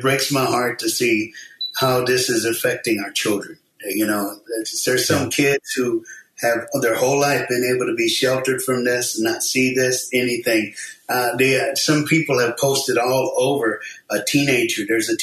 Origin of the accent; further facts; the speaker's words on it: Knoxville, Tennessee, United States; we told him, John, we're from the same town. We grew up